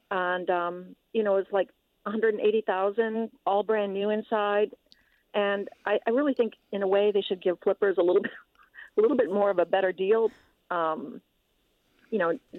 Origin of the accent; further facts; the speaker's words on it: Florida, United States; now in Minneapolis, United States; Well, I am a new buyer up in Minneapolis. Ah. I come from Florida, and I'm 64